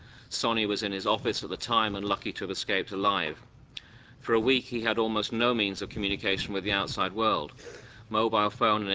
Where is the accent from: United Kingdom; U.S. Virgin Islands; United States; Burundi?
United Kingdom; I'm not from Haiti, I should say. I'm from the UK